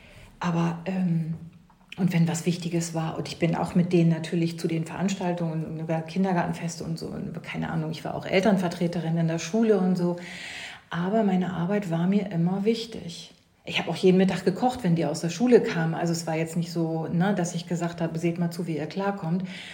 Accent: Northern Germany, Germany; Also wir sind beide Norddeutsche, was man, glaube ich, auch hört. Mhm. Und diese 10 Jahre am Bodensee, das ist eine lange Geschichte.

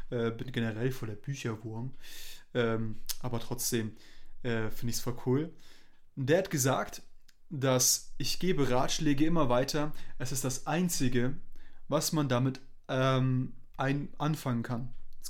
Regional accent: Germany; ich würde es öfter sagen, dass man das auf Deutsch sagt und ich bin Deutscher. Ich müsste eigentlich Deutsch reden können, aber kann ich nicht.

